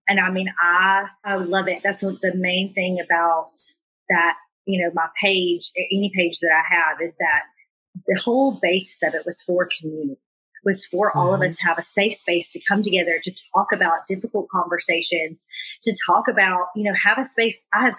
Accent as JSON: {"language": "English", "region": "Alabama", "country": "United States", "tie": "born or raised there", "said": "Oh, I grew up in Alabama."}